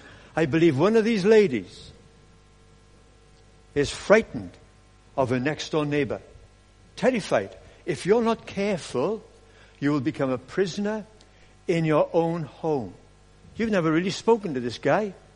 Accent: Wales, United Kingdom; Well, don't be English because I'm Welsh, okay?

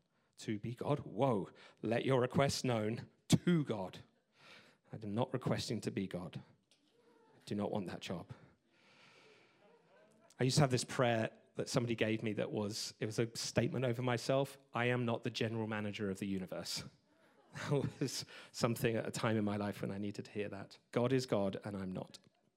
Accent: England, United Kingdom; I'm very English. I'm very traditional British.

